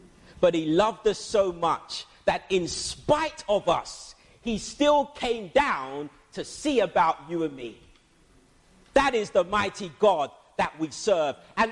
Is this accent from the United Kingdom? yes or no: yes; Lewisham, London, United Kingdom; For example, I was raised in Lewisham Borough